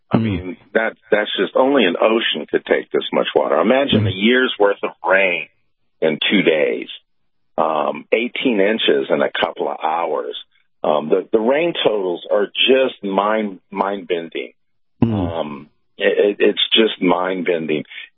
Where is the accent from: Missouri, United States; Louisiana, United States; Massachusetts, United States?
Louisiana, United States; New Orleans; New Orleans was my hometown.